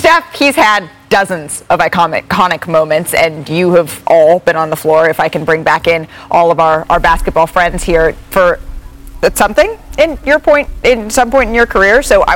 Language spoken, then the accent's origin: English; Oakland, California, United States; So I grew up in Oakland.